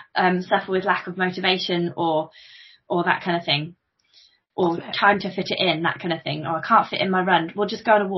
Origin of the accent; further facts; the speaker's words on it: Coventry, West Midlands, United Kingdom; I'm from Coventry